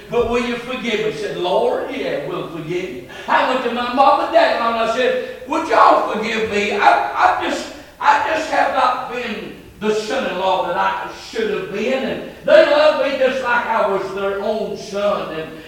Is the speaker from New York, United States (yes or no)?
no; North Carolina, United States; Okay, I forgot I'm from North Carolina.